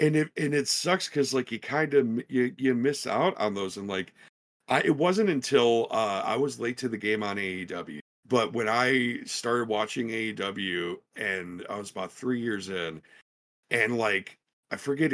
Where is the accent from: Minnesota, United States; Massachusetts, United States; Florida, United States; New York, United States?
Minnesota, United States; Minneapolis; And I mean, I'm from Minneapolis. Like, I'm going to pop for Top Flight forever, because they're our local boys that made good